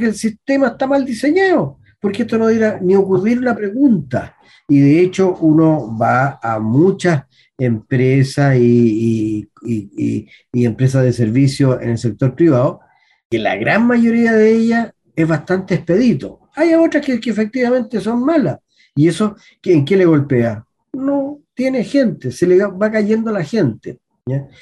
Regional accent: Chile; si soy chileno, y el chileno no entiende lo que lee, así que yo soy un chileno más nomás.

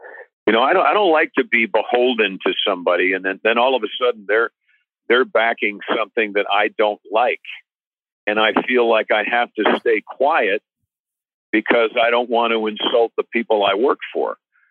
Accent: Mount Kisco, New York, United States; a lot of that spirit came from me growing up in Mount Kisco is a village, and I think Katona is a hamlet

